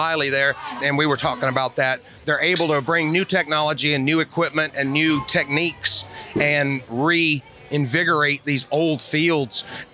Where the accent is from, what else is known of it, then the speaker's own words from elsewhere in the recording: Baton Rouge, Louisiana, United States; I came from Baton Rouge, Louisiana. I live just south of Baton Rouge.